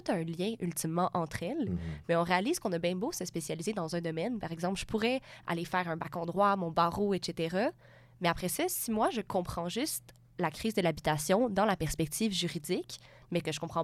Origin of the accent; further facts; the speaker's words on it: Sutton, Quebec, Canada; also born or lived in Eastern Townships; moi, j'ai passé la moitié de mon enfance à Sutton parce que ma famille a une résidence dans les cantons de l'Est